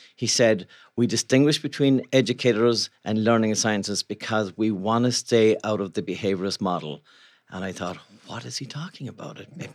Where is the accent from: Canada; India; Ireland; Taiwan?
Ireland; moved away as an adult; now in Seattle, United States; I come from Ireland, and I actually came here in 1982 for one weekend. I came for one weekend to Seattle.